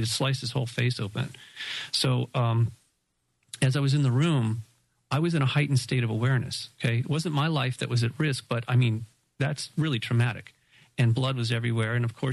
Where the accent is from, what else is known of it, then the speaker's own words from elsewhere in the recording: Malibu, California, United States; growing up in Malibu